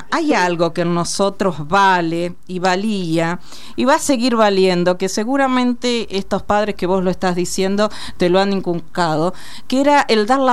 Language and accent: Spanish; Carlos Casares, Buenos Aires Province, Argentina; born there; Porque yo nací en Carlos Casares, provincia de Buenos Aires.